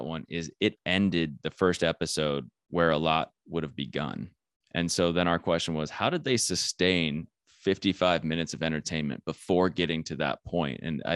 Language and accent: English; Flagstaff, Arizona, United States; but I am from Flagstaff, Arizona, which is a small town.